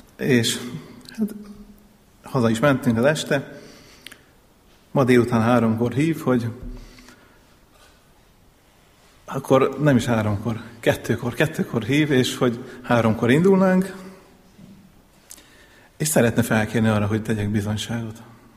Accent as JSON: {"language": "Hungarian", "town": "Kiskőrös", "region": "Bács-Kiskun", "country": "Hungary", "tie": "born or raised there", "said": "Kiskörösön születtem, ott is nevelkedtem"}